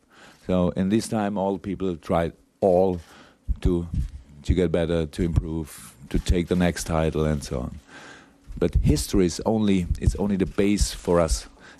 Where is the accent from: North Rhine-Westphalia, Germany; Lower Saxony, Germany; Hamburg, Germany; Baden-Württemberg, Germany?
North Rhine-Westphalia, Germany; Dortmund; Maybe, okay, I come from Dortmund, so I have to hear.